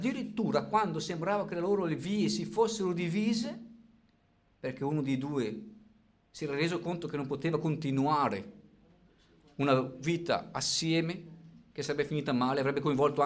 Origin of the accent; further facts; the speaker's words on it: Lombardy, Italy; da bergamasco duro quanto sono, non mollo.